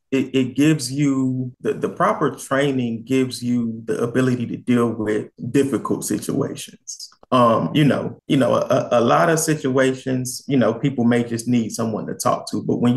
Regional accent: Amelia Island, Florida, United States; also born or lived in Jacksonville; I grew up in Florida. If you ever heard of it's a little town in North Florida. It's probably maybe 30 minutes north of Jacksonville, 45 minutes north of Jacksonville, called Amelia Island. I was born in Jacksonville

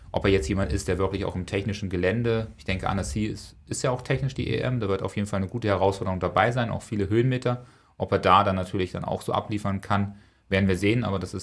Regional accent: Braunschweig, Lower Saxony, Germany; Ist für einen Braunschweiger Verein am Start. Also er kommt aus meiner ehemaligen Wohnheimat oder meiner Heimat.

